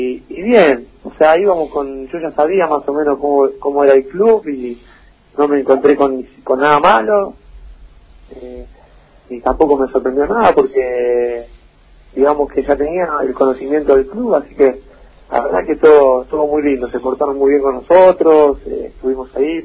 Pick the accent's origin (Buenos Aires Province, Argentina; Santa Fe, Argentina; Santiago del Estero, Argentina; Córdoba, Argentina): Santa Fe, Argentina; Granadero Baigorria; Yo soy de Granero Baigorria, aquí en una ciudad al lado, depende de Rosario, en realidad. Pero todos, viste, cuando vamos fuera decimos que somos de Rosario, que es el lugar conocido.